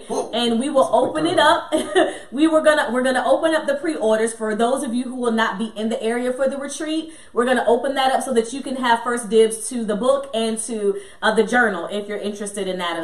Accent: the South, United States; we're from the South

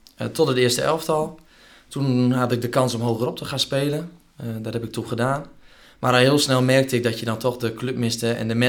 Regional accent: Leek, Groningen, Netherlands; Ja, ik ben dus … 32 jaar, geboren en getogen in Leek. Nu dus inderdaad woonachtig in Oost-Indië.

